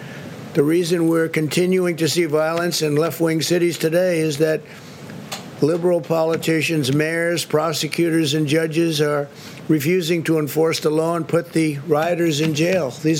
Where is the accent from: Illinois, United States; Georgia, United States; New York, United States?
New York, United States; moved away; I love New York. I come from New York. And when I see, 4 years ago I left